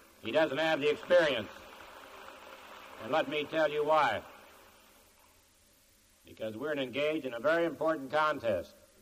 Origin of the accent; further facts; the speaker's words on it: Kansas, United States; And that I was raised in Kansas and all